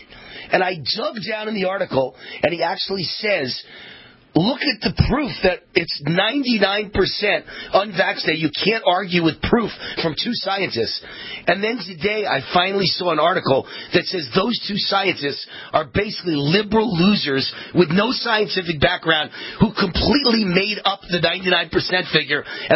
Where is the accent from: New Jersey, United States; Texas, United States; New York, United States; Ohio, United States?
New York, United States; Mount Vernon; born there; In other words, I was born in Mount Vernon, New York.